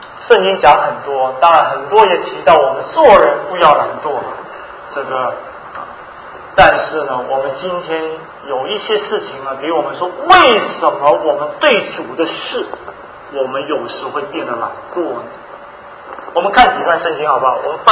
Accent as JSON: {"language": "Chinese", "country": "Hong Kong", "tie": "born or raised there", "said": "你知道我在香港长大的，香港是每分钟都在讲，你看不到路上有人站。"}